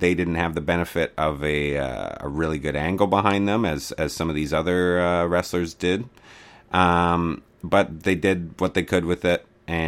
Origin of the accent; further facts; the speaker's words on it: Canada; as you know, I'm Canadian